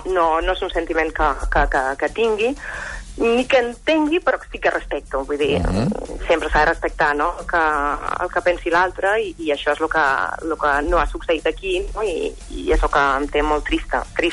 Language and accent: Catalan; Cantabria, Spain; Catalan is a second language; also born or lived in Madrid; now in Catalonia, Spain; Vaig néixer a Madrid. Però després vaig anar a viure a Cantàbria i tinc ja tota la meva família allà. I llavors aquí estic sola